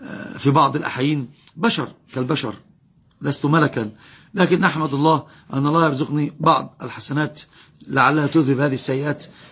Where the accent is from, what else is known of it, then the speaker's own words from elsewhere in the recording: Upper Egypt, Egypt; فأنا أصلا صعيدي،